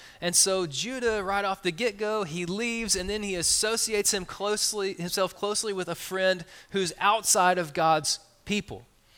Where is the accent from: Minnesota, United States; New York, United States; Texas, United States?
Texas, United States; I'm East Texan in my core, and so … is going to come out, okay?